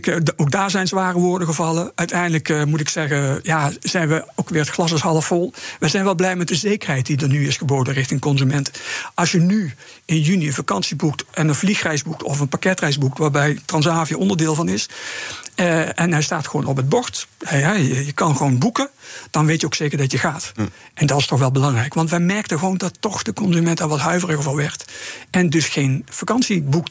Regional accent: Netherlands; we vergeten snel als Nederlanders

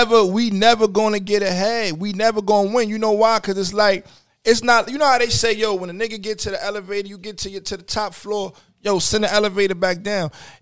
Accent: New York City, New York, United States; look, I'm from New York City.

